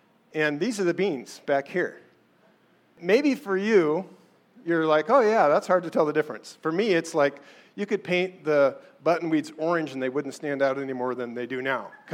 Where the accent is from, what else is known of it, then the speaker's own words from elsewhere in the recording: Council Bluffs, Iowa, United States; I grew up in Council Bluffs, Iowa, on the very western border near Omaha, Nebraska, and it was a pretty agricultural place.